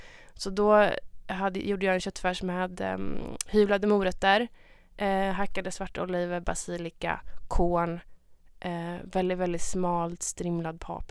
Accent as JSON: {"language": "Swedish", "town": "Gothenburg", "region": "Västra Götaland County", "country": "Sweden", "said": "Just när jag är från Göteborg också."}